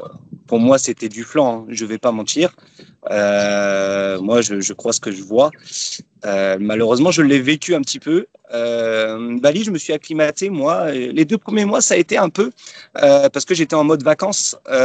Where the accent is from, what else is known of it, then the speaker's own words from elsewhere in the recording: Nantes, Pays de la Loire, France; Moi, je suis nantais de base